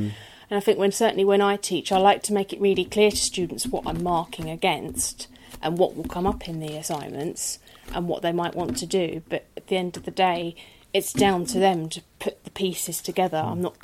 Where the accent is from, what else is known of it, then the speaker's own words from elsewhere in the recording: Medway, South East England, United Kingdom; because I come from Medway. They have the Medway test that operates.